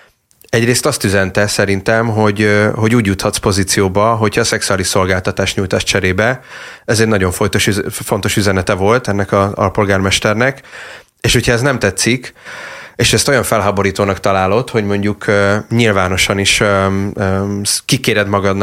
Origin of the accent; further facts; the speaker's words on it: Jász-Nagykun-Szolnok, Hungary; én a Jászságból származom